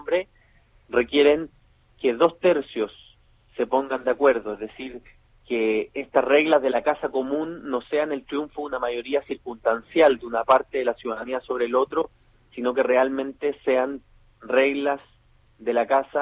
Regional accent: Chile; como chilenos, percibimos y sentimos que el sol quizás está alumbrando un poco más esta mañana.

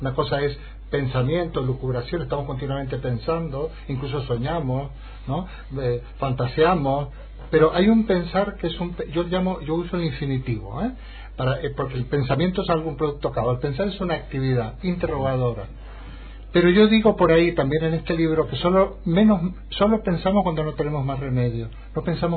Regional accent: Mendoza, Argentina; moved away; Yo soy mendocino de pura cepa, pero llevo toda mi vida afuera.

